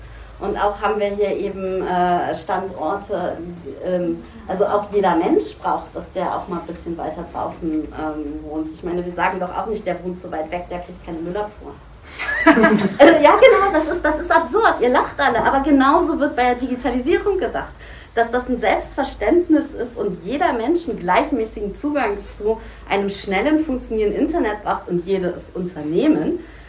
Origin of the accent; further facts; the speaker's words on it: Berne, Lower Saxony, Germany; Ich komme aus Berne.